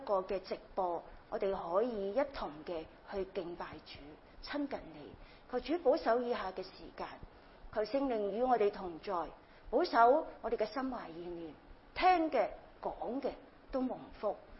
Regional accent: China; 琴先嗰五福咧就係我哋中國人通常都係我哋五福臨門啦

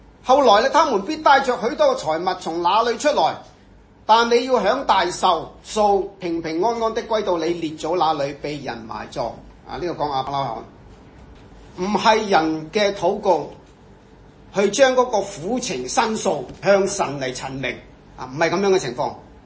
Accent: Hong Kong; 我们是香港人住这么小的地方，梗是住得不舒服啦。

